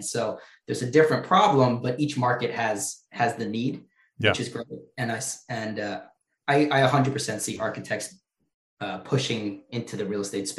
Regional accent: New York, United States; So we launched in New York just because naturally I'm from New York.

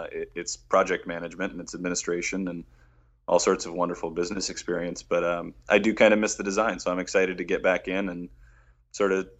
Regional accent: Detroit, Michigan, United States; So I'm actually headed back to my hometown of Detroit.

